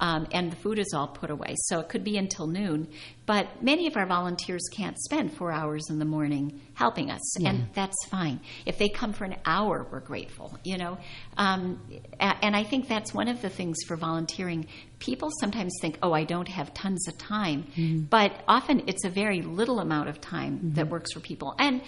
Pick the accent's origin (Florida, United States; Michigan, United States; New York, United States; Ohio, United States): Michigan, United States; I know I'm from Michigan originally, and my sister is in California, and my brother's in Minnesota